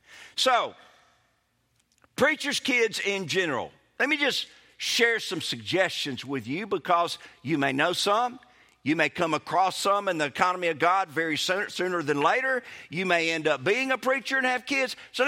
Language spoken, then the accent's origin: English; Kosciusko, Mississippi, United States; I grew up in Kosciuszko